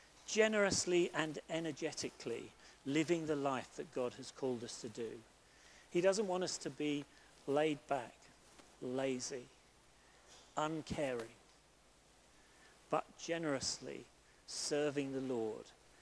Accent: England, United Kingdom; We particularly, as English people, have got a bit more to learn about that.

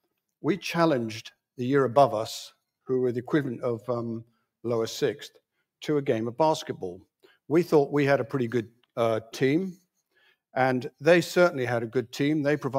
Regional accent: India; I grew up in India. My dad was a missionary doctor in India.

